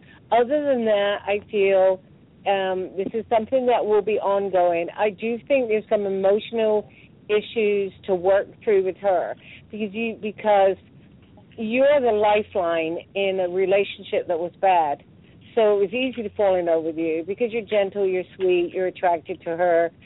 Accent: Exeter, South West England, United Kingdom; I'm from the UK. I'm from Exeter.

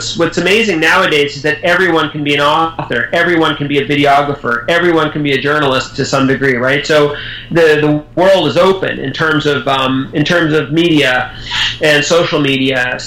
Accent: United States; I grew up in the United States. I did not have a multicultural background at all.

